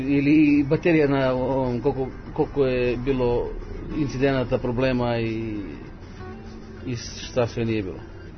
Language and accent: Serbian; Pristina, Kosovo; now in Lipljan, Kosovo; Da, ovde sam rođen. Da. U Prištini sam rođen, ovde živim u Lipljanu.